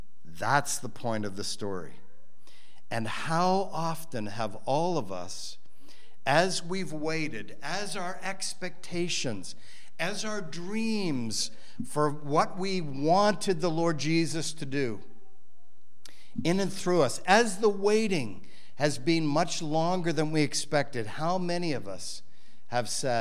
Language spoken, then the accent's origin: English; Zimbabwe; born there; You know, I was born in Zimbabwe.